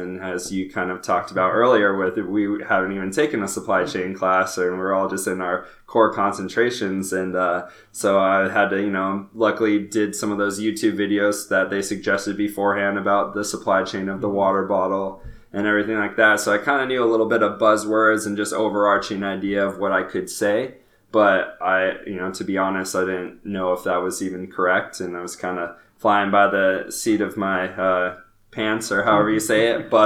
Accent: Colorado, United States; growing up in Colorado, I saw him a lot.

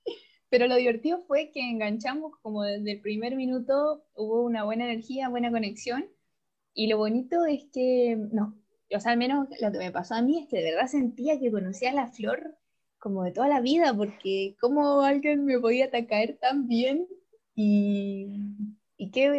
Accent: Chile; entonces como que una argentina y una chilena son súper encontrarte porque somos hermanas

